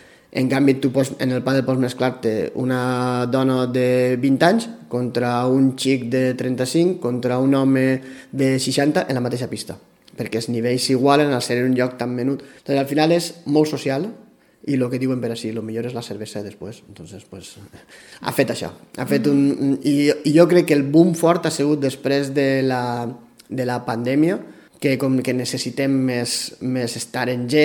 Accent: Pego, Valencian Community, Spain; sóc de Pego. I és el que el comente, que estem molt lluny dels centres grans.

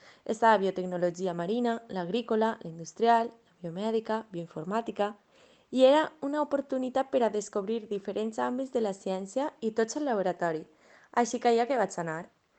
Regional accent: Pego, Valencian Community, Spain; tinc 23 anys, soc de Pego

